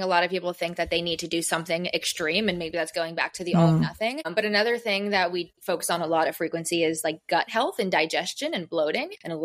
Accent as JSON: {"language": "English", "town": "St. Petersburg", "region": "Florida", "country": "United States", "tie": "born or raised there", "said": "I'm back in my hometown and I kind of have that desire to just see what's out there. I do still think I'm going to be planting my roots here in St. Pete"}